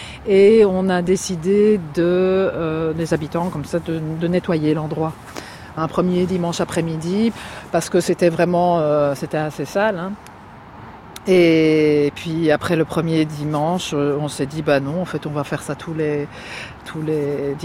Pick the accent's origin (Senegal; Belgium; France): Belgium; On s'est retrouvés là, nous en tant que Belges.